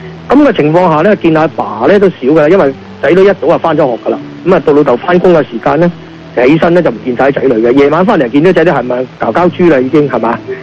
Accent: Guangdong, China; 咁我哋广东人咧就形容啲咁窄嘅叫咩咧？

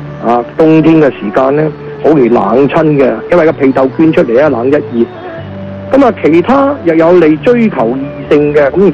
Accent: Guangdong, China; 正所謂我哋廣東人話齋，一人計短就二人計長咧

